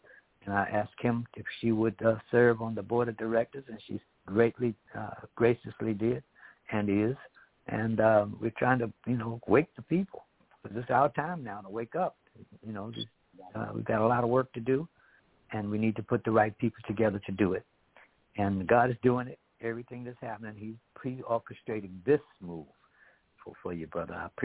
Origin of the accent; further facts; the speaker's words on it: Washington, District of Columbia, United States; I grew up in Washington. And I sang with … I sang in the choir together at New Bethel Baptist Church.